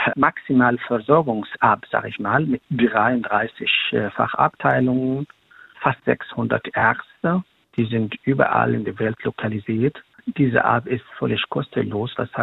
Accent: Taiz, Taiz Governorate, Yemen; Ich komme aus Taiz. Das ist eine Stadt mit 3,5 Millionen Menschen, die nur von 2 Krankenhäusern die ganze Zeit versorgt werden müssen.

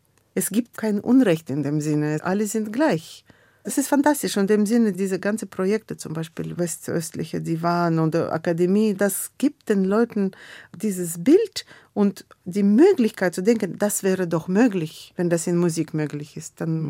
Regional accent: Russia; born there; German is a second language; also born or lived in France / Germany; Also ich weiß, dass ich bin in Russland, in der Sowjetunion damals geboren.

